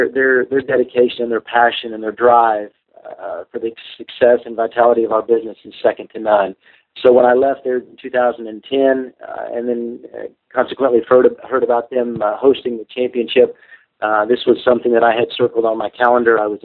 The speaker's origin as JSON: {"language": "English", "town": "Stillwater", "region": "Oklahoma", "country": "United States", "tie": "born or raised there", "said": "I was born and raised in Stillwater here in Oklahoma, and was very heavily involved in athletics. Obviously, growing up, I come from a farming and ranching family."}